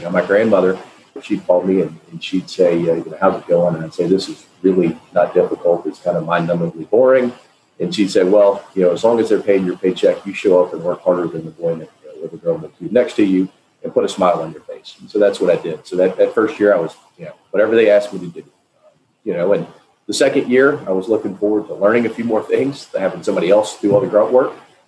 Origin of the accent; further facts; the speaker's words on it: Nashville, Tennessee, United States; So, just as background, I'm from Nashville, Tennessee, grew up here, went to SMU for college, and took accounting.